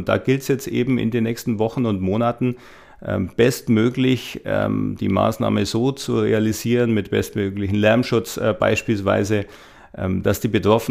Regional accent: Neusäß, Bavaria, Germany; Ich bin 1996 in den Stadtrat der Stadt Neuses, meiner Heimatstadt, gewählt worden.

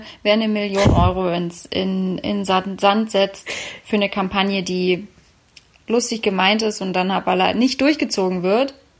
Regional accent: Berlin, Germany; aus meiner Heimatstadt, meine Mutterstadt Berlin.

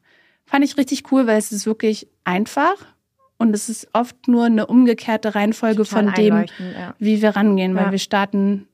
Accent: Brandenburg, Germany; ich komme ja aus Brandenburg, aber doch eher so Kleinstadt, mittelgroße Stadt

